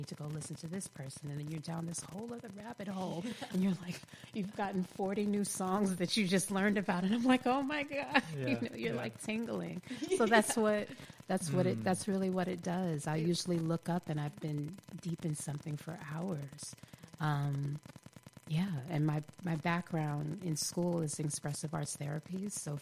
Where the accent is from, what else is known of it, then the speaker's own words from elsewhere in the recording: Brooklyn, New York, United States; because I'm from Brooklyn originally, and we